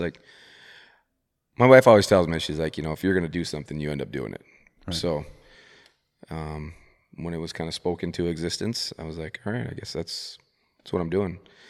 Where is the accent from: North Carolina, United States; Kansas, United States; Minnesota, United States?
Minnesota, United States; Monticello; So I grew up in Monticello. Wrestled there until 10th grade. 10th grade. My parents moved us over to a private school in Elk River. So went from there to Elk River.